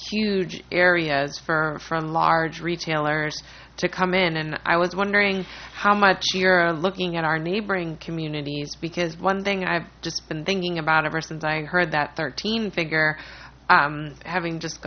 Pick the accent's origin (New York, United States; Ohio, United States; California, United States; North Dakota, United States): Ohio, United States; in my mind tiny because I'm from Ohio, mini mall